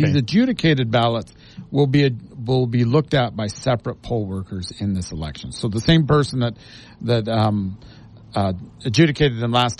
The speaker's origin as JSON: {"language": "English", "town": "Hurricane", "region": "Utah", "country": "United States", "tie": "born or raised there", "said": "I'm from Laverkan. That's my hometown. Well, I like to joke around. I like to say, you know, I was born in St. George, so that's the city of my birth."}